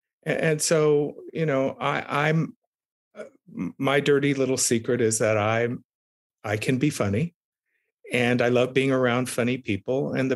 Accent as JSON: {"language": "English", "region": "Texas", "country": "United States", "tie": "born or raised there", "said": "You know, definitely growing up in South Texas, the son of two activists"}